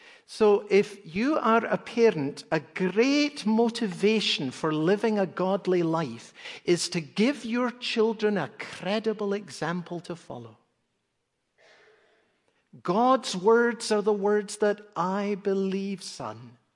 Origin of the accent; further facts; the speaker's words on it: Edinburgh, Scotland, United Kingdom; born or raised there